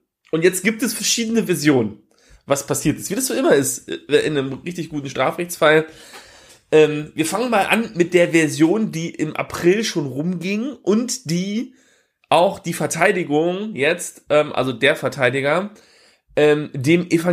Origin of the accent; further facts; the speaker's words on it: Wunstorf, Lower Saxony, Germany; Da sind immer die Jugendfreizeiten von der Stadt Wunsdorf hingegangen, wo ich aufgewachsen bin.